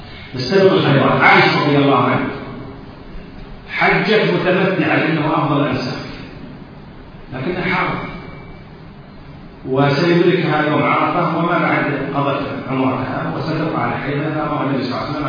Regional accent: Kuwait; accent: Kuwaiti; مثل ما نقول احنا في لهجتنا الكويتيه

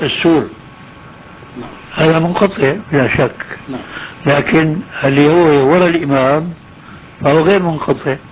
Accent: Syria; نزلت إلى مصيف مضايا عندنا في سوريا

